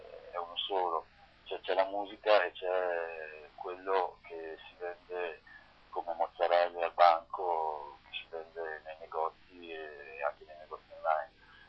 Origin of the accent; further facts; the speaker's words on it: Emilia-Romagna, Italy; Io vengo dalla Romagna e purtroppo quello che viene dal mio territorio è deflagrazione